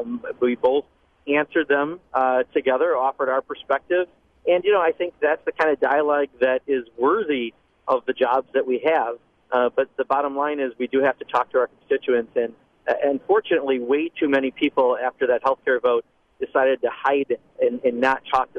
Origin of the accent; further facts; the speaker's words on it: Kenosha, Wisconsin, United States; And I grew up in Kenosha where we had that town hall. I've got family down there.